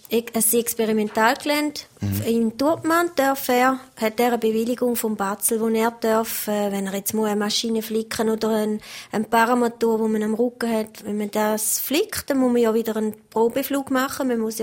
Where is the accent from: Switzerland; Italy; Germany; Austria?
Switzerland; Pfyn, Thurgau; born there; Also ich komme ja, wie man hört, aus der Ostschweiz. Ich bin in Pfien im Thurgau geboren und bin jetzt ganz in der Nähe vom Pfienwald.